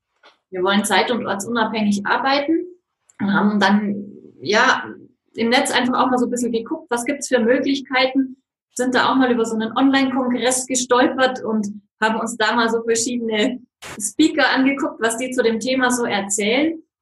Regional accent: Bavaria, Germany; moved away as an adult; Wir stammen ursprünglich eben aus dem Fichtelgebirge in Nordbayern, sind jetzt dann letztes Jahr erst eben jetzt hier nach Südbayern gezogen

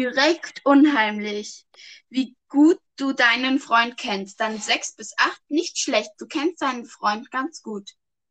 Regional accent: Germany; born there; Ich wurde in Deutschland geboren.

